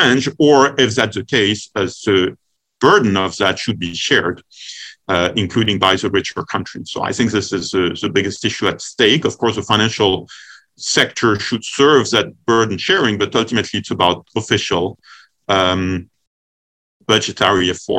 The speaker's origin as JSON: {"language": "English", "country": "France", "said": "my home country of France"}